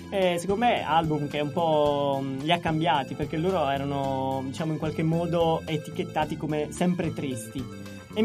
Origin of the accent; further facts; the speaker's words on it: Noci, Apulia, Italy; erano venuti a suonare a Noci, nel mio paese, in piazza